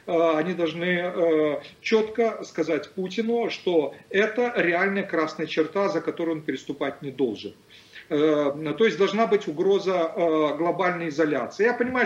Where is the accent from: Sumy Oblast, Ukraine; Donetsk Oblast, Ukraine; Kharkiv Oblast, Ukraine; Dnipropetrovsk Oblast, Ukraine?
Kharkiv Oblast, Ukraine; Kharkiv; И я знаю, я выходец из Харькова, прожил там больше 20 лет